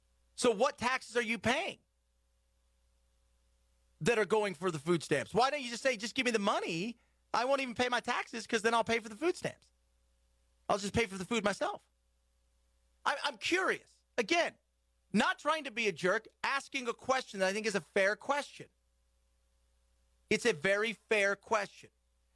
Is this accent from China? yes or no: no; United States; As a taxpayer, as an American, I found nothing wrong and untoward.